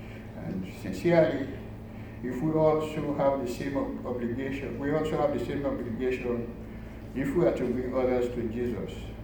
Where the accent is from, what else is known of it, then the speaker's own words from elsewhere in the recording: Sierra Leone; I'm from a different country. I'm from Sierra Leone, by the way.